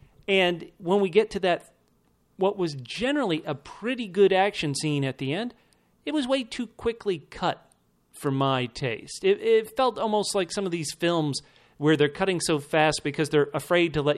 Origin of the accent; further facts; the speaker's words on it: Atlanta, Georgia, United States; Sunday night, I'll be hometown ATL.